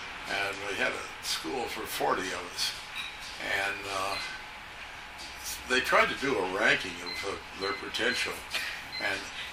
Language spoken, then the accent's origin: English; Santa Monica, California, United States; I was born and raised in Santa Monica, and I did a lot of hiking around the Santa Monica Mountains